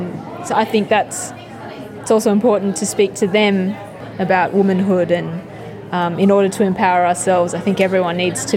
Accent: Australia; I can't say I'm entirely proud of being Filipina, but I'm not entirely proud of being Australian either.

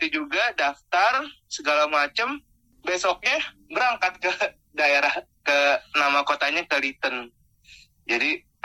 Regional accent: Jakarta, Indonesia; now in Sydney, Australia; saya datang dari Jakarta di Indonesia.

